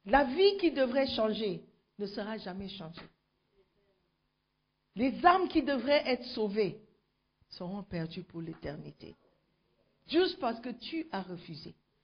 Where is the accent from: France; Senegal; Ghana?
Ghana; Volta; d'où je viens au Ghana, je viens de Volta Region.